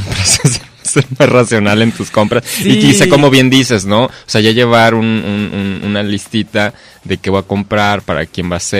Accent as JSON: {"language": "Spanish", "country": "Mexico", "said": "Pero como buenos mexicanos, nunca ahorramos."}